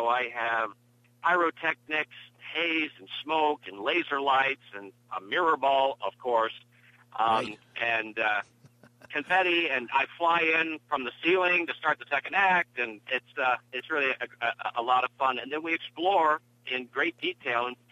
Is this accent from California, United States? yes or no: yes; Los Angeles, California, United States; Los Angeles, specifically the Pacific Palisades, and most of my life has been around the water.